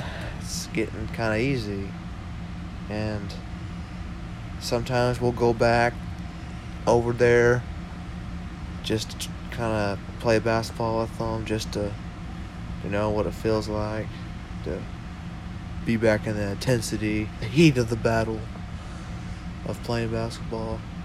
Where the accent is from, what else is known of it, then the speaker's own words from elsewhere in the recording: Fort Worth, Texas, United States; Well, I came from Fort Worth, and parts of Fort Worth are not all that great, you know, got hood areas and everything.